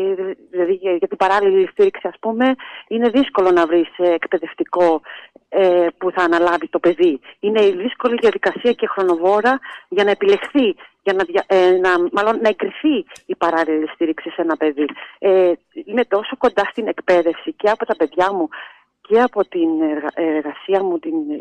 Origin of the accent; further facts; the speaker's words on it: Rhodes, South Aegean, Greece; born there; γεννήθηκα στη Ρόδο, η καταγωγή και των δύο γονέων μου είναι από το Παραδείσι. Ένα μικρό χωριό που είναι το αεροδρόμιο